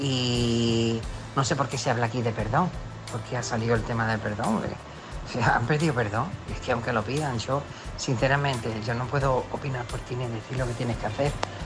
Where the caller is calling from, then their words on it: Málaga, Andalusia, Spain; de Málaga.